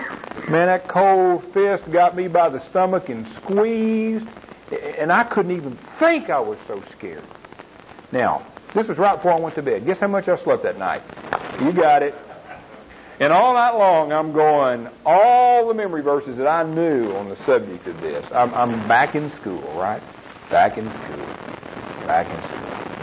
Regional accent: Texas, United States; I'm from East Texas, and I'm a little slow, but I can add two and two and get four.

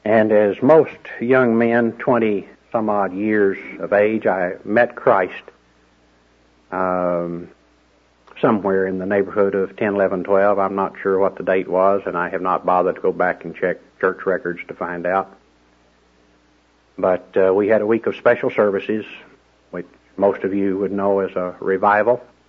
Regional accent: Gainesville, Texas, United States; born there; I was born in Gainesville, which is not that far from Wichita Falls, and went to Sunday school and church on Sunday

